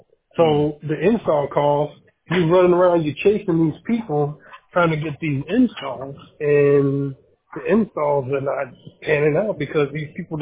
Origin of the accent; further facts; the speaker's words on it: Chicago, Illinois, United States; now in Arizona, United States; But you know what? I'm from Chicago, and I can shovel sunshine.